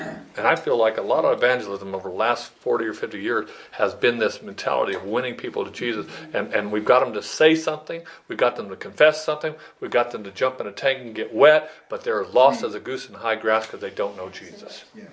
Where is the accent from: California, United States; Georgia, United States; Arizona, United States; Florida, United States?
Arizona, United States; Chandler; But when I grew up in Chandler, there were pools nowhere. We would jump in the irrigation ditch.